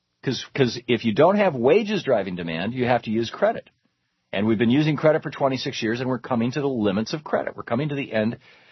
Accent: Michigan, United States; I remember growing up in Michigan, and we had the Detroit News and the Detroit Free Press.

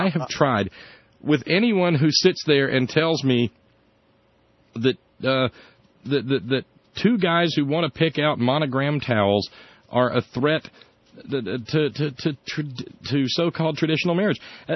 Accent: Alabama, United States; I came up into consciousness, you know, 6-7 years old, just as integration was taken hold in my hometown in Alabama.

